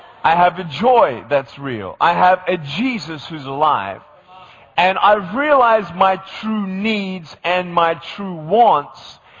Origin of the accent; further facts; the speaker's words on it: Australia; accent: Australian; now in Los Angeles, United States; I'm still keeping my accent as much as I can. Excuse me, I've been in LA for 2.5 years now. So do I still sound Australian to you?